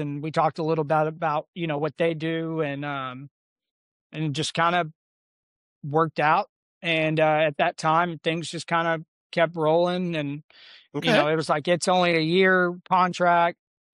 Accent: Texas, United States; Oh, you're good, man. I'm from Texas.

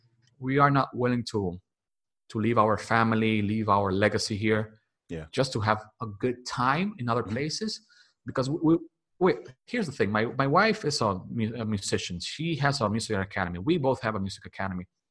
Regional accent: Dominican Republic; I was born and raised here in the Dominican Republic

